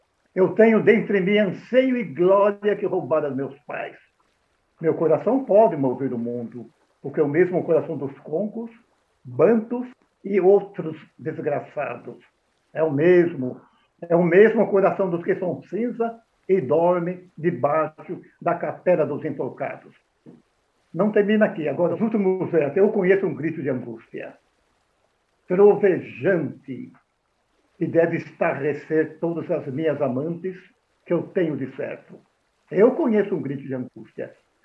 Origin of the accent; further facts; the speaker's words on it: Bragança Paulista, São Paulo, Brazil; Sendo de origem rural, meus pais apanhavam café em Bragança Paulista, que é a minha terra